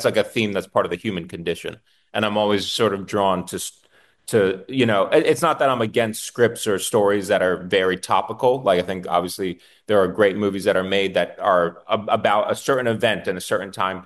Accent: United States; I think, especially as an American, doesn't happen that often.

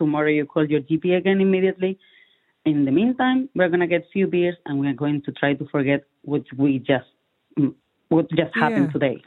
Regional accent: Spain; English is a second language; moved away; I've been calling clinics outside in the UK, in Germany, in my home country in Spain.

